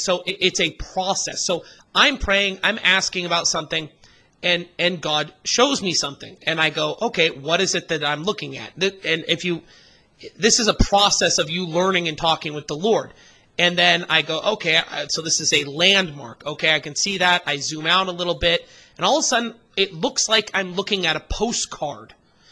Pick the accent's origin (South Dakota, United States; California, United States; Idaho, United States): Idaho, United States; now in Canada; I've been in Canada too long, and I'm from Idaho.